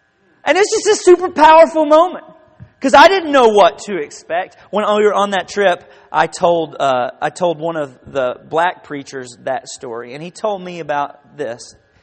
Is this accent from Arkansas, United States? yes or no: yes; Benton, Arkansas, United States; So when I was growing up in Benton, Arkansas, there was one part of town where they lived, people who were different, the Hill.